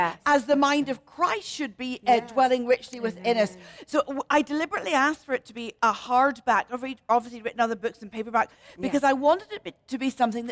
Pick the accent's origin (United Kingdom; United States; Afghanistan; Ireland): Ireland; Thank you. I'm Irish.